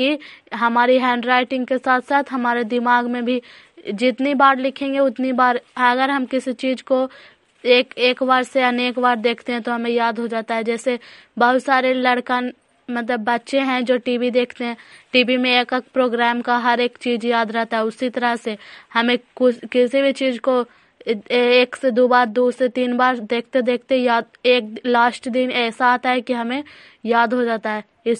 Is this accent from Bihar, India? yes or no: yes; Baidiganj, Bihar, India; ग्राम बैदीगंज post मकरौता जिला नालंदा के निवासी हूँ।